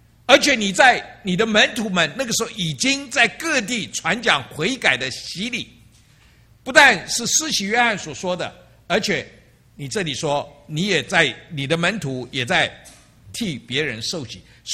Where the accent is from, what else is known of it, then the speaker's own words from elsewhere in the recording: China; now in United States; 尤其我们东方人，我们从中国来的，我们可能说我们到了美国